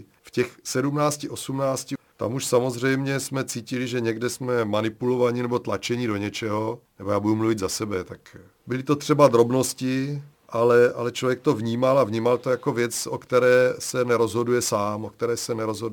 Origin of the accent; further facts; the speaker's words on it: Brno, South Moravian Region, Czechia; born there; Narodil jsem se v Brně v 68. roce, symbolickým.